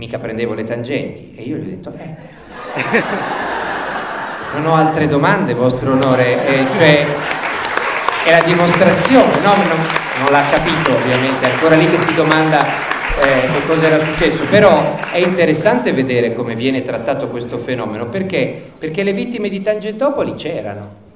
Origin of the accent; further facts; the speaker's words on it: Turin, Piedmont, Italy; io sono di Torino